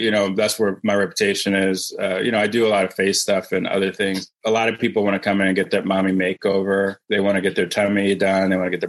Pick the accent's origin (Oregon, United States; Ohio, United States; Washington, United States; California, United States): Ohio, United States; Cleveland; now in Georgia, United States; I'm from Cleveland. You know, I came to Morehouse down here for college. I've fell in love with Atlanta. But then I went back up to Ohio to do my medical school and my training because that's where I'm from.